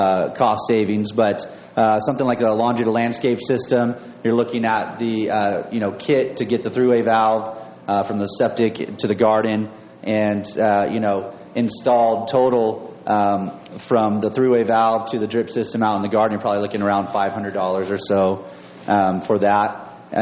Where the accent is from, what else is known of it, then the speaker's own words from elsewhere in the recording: Los Osos, California, United States; I grew up here in Los Osos in landscape contractor.